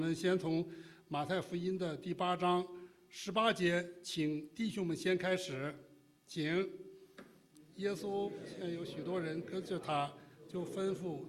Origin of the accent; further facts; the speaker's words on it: Beijing, China; 我们都在中国长大，我在北京出生长大，我们受的都是无神论的教育